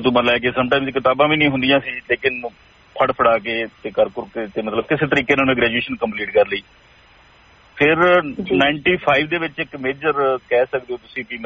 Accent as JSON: {"language": "Punjabi", "town": "Alamgarh", "region": "Punjab", "country": "India", "tie": "born or raised there", "also_born_or_lived": "Ganganagar area, Rajasthan", "said": "ਰਾਜਸਥਾਨ ਤੇ ਪੰਜਾਬ ਦੇ ਬਾਰਡਰ ਤੇ ਇੱਕ ਪਿੰਡ ਹੈਗਾ ਛੋਟਾ ਜਿਹਾ ਖੂਈ ਕੁੜਾ ਰਿਕੁੰਦਰਾ ਉੱਥੇ ਮੇਰਾ ਬਰਥ ਹੋਇਆ ਸੀ ਤੇ ਮੇਰੀ ਜਿਹੜੀ ਪੜ੍ਹਾਈ ਹੈ ਪਹਿਲੀ ਤੋਂ ਲੈ ਕੇ ਅੱਠਵੀਂ ਤੱਕ ਉਹ ਅਬੋਹਰ ਦੇ ਨਾਲ ਇੱਕ ਪਿੰਡ ਹੈ ਆਲਮਗੜ੍ਹ ਉੱਥੇ ਮੈਂ ਪੜ੍ਹਿਆ"}